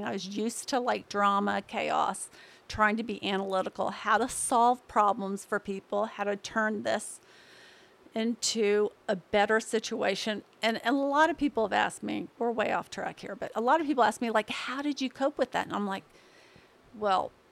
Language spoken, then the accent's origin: English; Texas, United States; I grew up in Texas, went to Michigan for school.